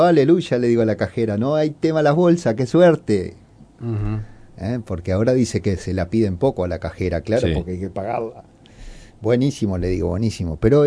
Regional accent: Paysandú, Uruguay; yo vengo también de repente del interior, de Paysandú, tengo mi manera de hablar.

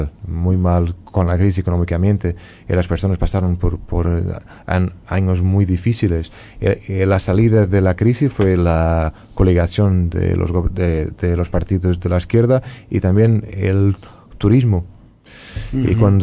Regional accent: Portugal; Spanish is a second language; Entonces somos un país más pequeño al final de un continente. Además de Portugal está el mar, no hay nada más. Estamos rodeados por España, la península ibérica es así.

